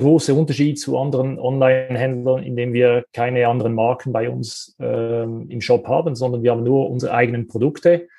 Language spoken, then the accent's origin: German; Switzerland; Wir kommen ja aus der Schweiz